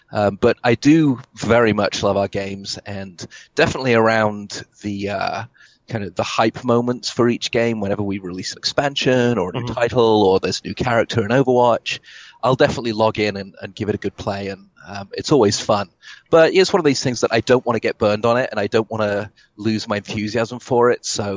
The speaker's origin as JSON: {"language": "English", "town": "Oxford", "region": "South East England", "country": "United Kingdom", "moved": "yes", "lives_now": "California, United States", "said": "No, I'm originally from Oxford in England, but been out here in SoCal for a little over 15 years"}